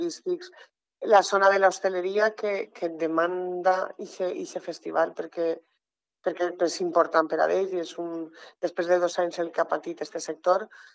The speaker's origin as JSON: {"language": "Catalan", "town": "Burriana", "region": "Valencian Community", "country": "Spain", "said": "quan dius d'on eres de Borriana, ah, jo vaig estar un any"}